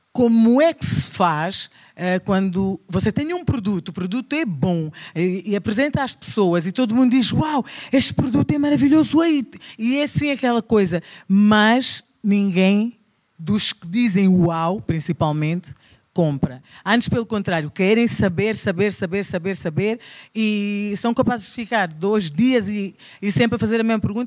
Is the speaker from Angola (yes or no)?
yes; Angola; now in Portugal; Venho de Angola, mas vivo em Portugal.